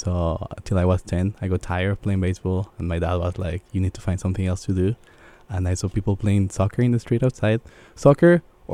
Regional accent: Guatemala City, Guatemala Department, Guatemala; I grew up in Guatemala City. I was fortunate enough that my family moved into a neighborhood that was kind of quiet and calm and family friendly.

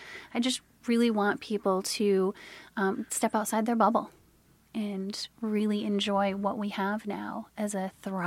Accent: Biddeford, Maine, United States; I'm so proud of being from that big French family. And I happily say I'm from Biddeford.

